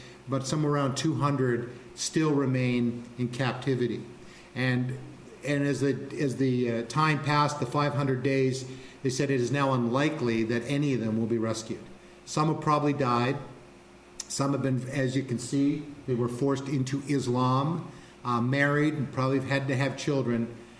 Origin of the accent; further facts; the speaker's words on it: Canada; I hold up my Canadian passport, I'm a Canadian. This is a country I'm from.